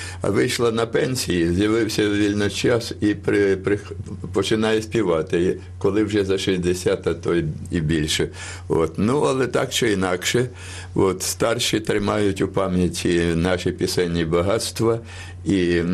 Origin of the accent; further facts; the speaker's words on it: Kyiv, Ukraine; я сам народився в Києві, ріс і навчався в Києві